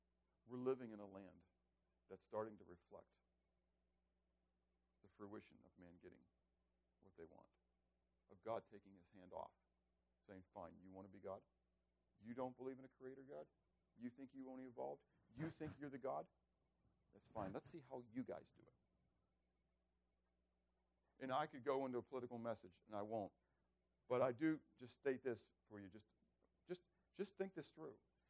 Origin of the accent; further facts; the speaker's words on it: United States; I'm an American. I served. I love my land.